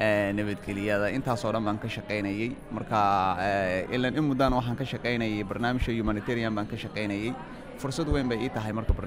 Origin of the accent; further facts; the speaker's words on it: Somalia; waxaan ka socdaa koonfurta Soomaaliya